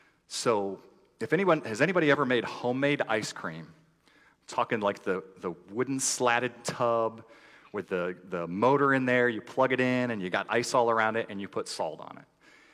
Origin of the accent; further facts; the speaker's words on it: Michigan, United States; You know, I'm from Michigan, so please don't hold that against me.